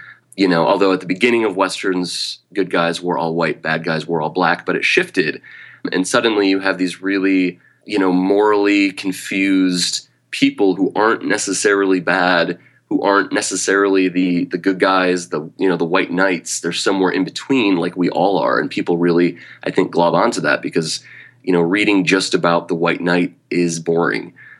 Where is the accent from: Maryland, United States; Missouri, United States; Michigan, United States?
Michigan, United States; You know, growing up in Michigan, which I love dearly, all the green and forests and lakes and all that wonderfulness